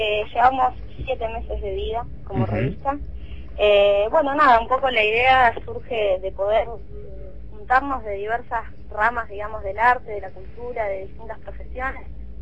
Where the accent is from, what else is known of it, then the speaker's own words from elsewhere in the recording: Neuquén, Argentina; a Mati Espina y yo, que somos de Neuquén, venimos